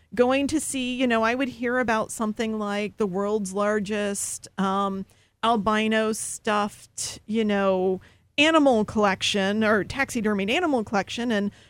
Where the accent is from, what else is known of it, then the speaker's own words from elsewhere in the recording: Ohio, United States; I grew up in Ohio, southern part, went to Miami, but I went to South Carolina for grad school.